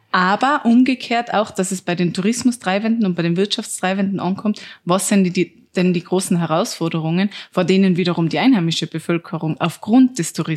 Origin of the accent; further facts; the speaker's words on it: Tyrol, Austria; Ich bin ja selber aus dem Zillertal, eine der tourismusintensivsten Regionen überhaupt.